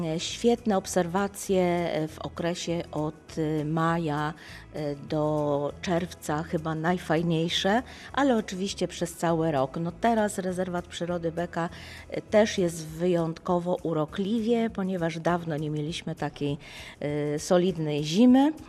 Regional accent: Gdynia, Pomeranian Voivodeship, Poland; ja jako efekt ich miłości już urodziłam się w Gdyni. Jestem gdynianką z urodzenia, zakochaną w swoim mieście, stuletnim w tej chwili, które obchodzi stulecie.

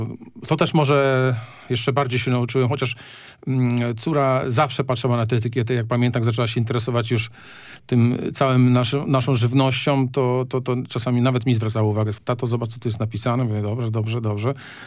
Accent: Pomeranian Voivodeship, Poland; no jestem z krwi i kości Kaszubem

